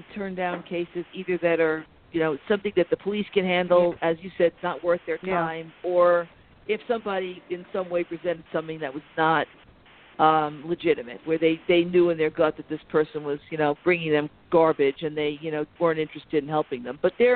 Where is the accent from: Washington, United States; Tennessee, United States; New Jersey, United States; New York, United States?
New York, United States; because I'm from Westchester County, New York.